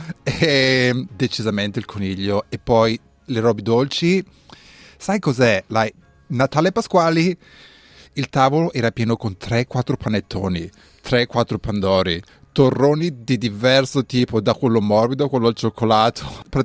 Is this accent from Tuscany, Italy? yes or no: no; Brescia, Lombardy, Italy; born there; perché sono nato a Brescia.